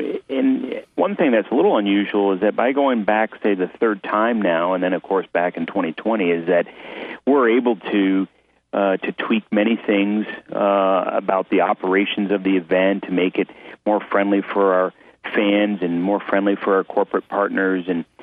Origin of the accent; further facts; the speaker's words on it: New York, United States; And as you know, I'm from New York and do our part here at Malone Golf Club